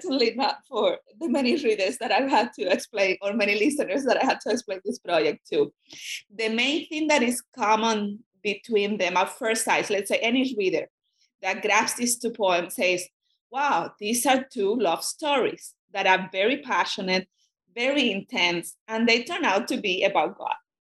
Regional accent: Cuba; first language Spanish; English is a second language; I'm a Spanish speaker, and I grew up in Cuba

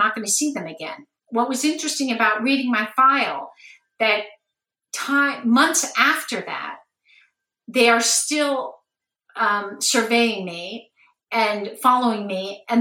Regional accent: United States; I came to Russia thinking, you know, I'm from America, so I'm free.

